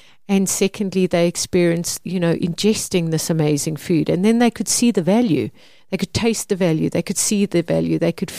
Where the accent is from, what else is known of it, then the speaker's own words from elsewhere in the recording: Mpumalanga, South Africa; I grew up in Mpumalanga. Everyone had their own vegetable garden. We had our own vegetable garden